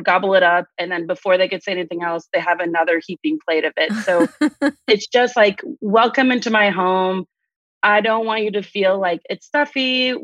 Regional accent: Arkansas, United States; I grew up in Arkansas. A lot of folks there didn't know really what Persian food meant.

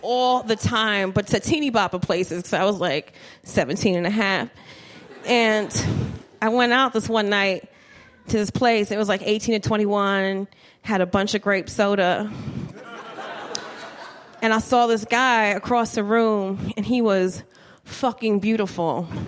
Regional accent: United States; I'm like, ooh, I'm American, my bad.

